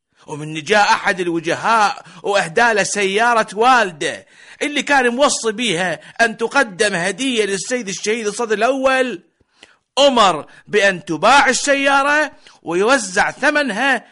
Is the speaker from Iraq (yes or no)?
yes; Iraq; وإحنا العراقيين نرفع راسنا بيهم ونباهي باسمهم العالم كله